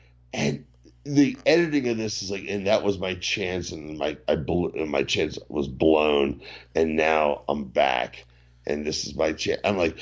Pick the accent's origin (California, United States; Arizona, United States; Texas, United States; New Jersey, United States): New Jersey, United States; I'm from Jersey.